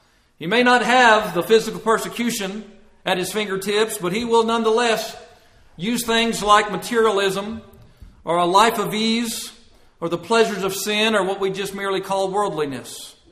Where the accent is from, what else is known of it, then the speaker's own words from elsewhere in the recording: Shady Valley, Tennessee, United States; And it's always been my understanding as I grew up in Shady Valley.